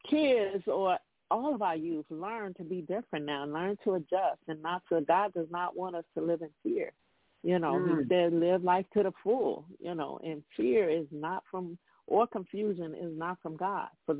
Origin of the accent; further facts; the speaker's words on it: Chicago, Illinois, United States; I was born and raised in Chicago, Cabrini Green.